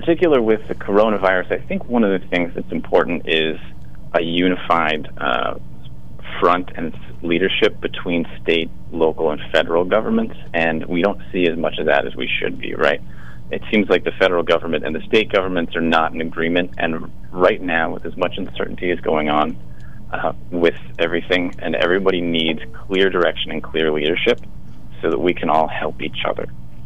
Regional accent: Pennsylvania, United States; So I grew up in a log house in the woods in northeastern PA. I spent a lot of my youth hunting and fishing in Wyoming and Susquehanna counties.

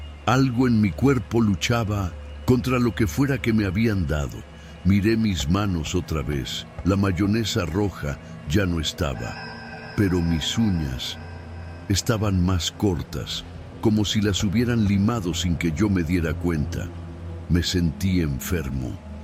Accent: Mexico City, Mexico; Crecí en la Ciudad de México, donde los puestos de tacos son parte del paisaje urbano, tanto como los baches y los vendedores ambulantes.

